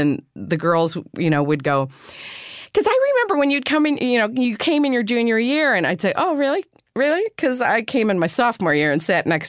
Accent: Illinois, United States; moved away; I never thought I was growing up in Illinois in necessarily a cold sort of atmosphere. It was emotionally warm.

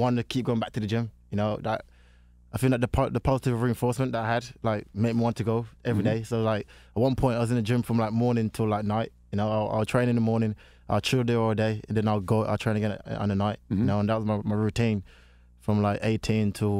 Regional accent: Jamaica; Because Like growing up, like in Jamaica, my dad was like the leader of the gang where I grew up. In, like, I was born into in Jamaica

